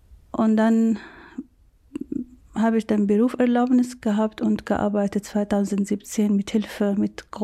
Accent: Syria; German is a second language; ich komme aus Syrien und ich bin Ärztin und ich war Gynäkologin in meinem Heimat.

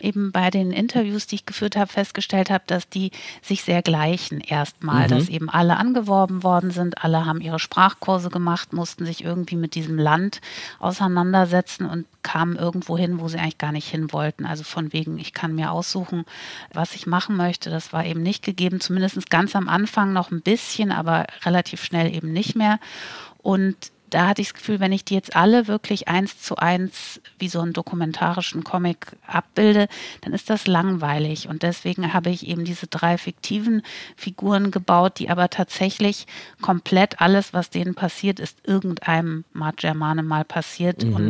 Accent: West Germany, Germany; wusste als Wessi tatsächlich überhaupt nicht, dass es so viele MosambikanerInnen in der DDR gegeben hat.

